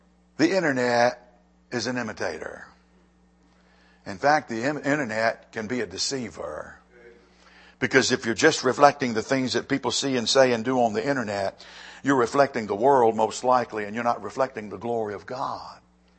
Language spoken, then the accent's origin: English; United States; You need to understand that I am grateful to be born and raised in the United States.